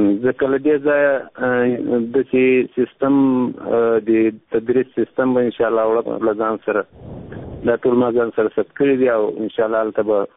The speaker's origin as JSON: {"language": "Pashto", "country": "Afghanistan", "said": "زه یو افغان یم"}